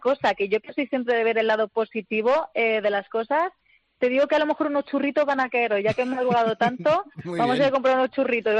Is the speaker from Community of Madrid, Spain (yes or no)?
yes; Madrid, Community of Madrid, Spain; Yo soy de Madrid, estoy aquí. Lo que pasa es que tengo mi nombre, que es vasco, y mi padre es de San Sebastián. Entonces tengo familia en San Sebastián y familia aquí en Madrid.